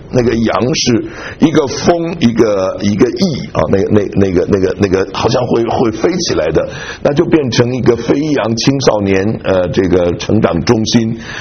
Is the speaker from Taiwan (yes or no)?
yes; Taiwan; 因为我们从台湾来的都知道，